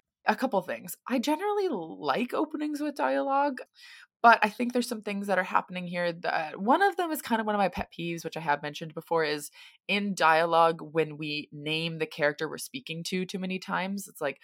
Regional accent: United States; now in Sydney, Australia; I'm an American currently living in Sydney, Australia

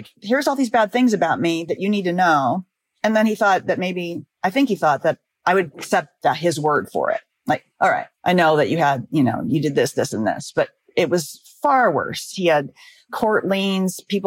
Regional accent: Los Angeles, California, United States; and I'm from Los Angeles, so I'm really, really skeptical of everybody.

